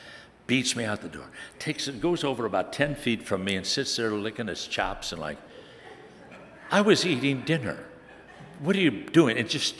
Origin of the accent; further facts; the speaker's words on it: Scotland, United Kingdom; Now, I'm a Scotsman. Now, if you're Scottish, you don't like to waste money.